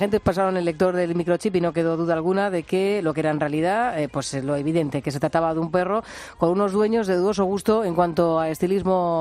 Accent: Region of Murcia, Spain; En mi tierra fue el pasado sábado cuando la policía de Molina de Segura empezó a recibir llamadas de algunos vecinos

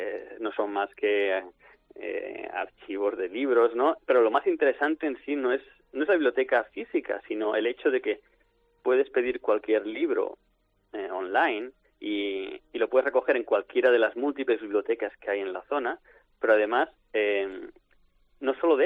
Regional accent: Spain; now in United States; Nosotros como españoles, pues sí, también nos organizamos cosas

